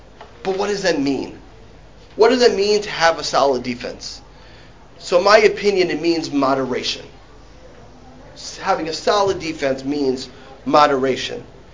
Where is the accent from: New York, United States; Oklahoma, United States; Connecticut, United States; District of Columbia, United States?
District of Columbia, United States; Washington; Now, growing up in the Washington, D.C. area, it was all about the Redskins.